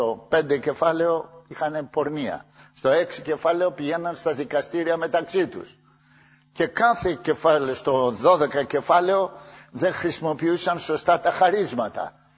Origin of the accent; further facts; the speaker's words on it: Corinth, Peloponnese, Greece; μια που κι εγώ είμαι από την Κόρινθο και μου μιλάει ιδιαίτερα